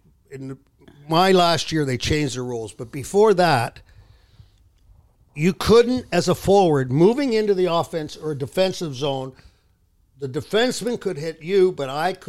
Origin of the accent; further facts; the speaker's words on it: Toronto, Ontario, Canada; I grew up in Toronto.